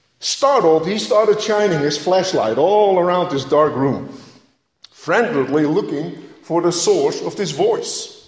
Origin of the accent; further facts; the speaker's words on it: Netherlands; English is a second language; moved away; I actually remember growing up in Holland, we had a poodle.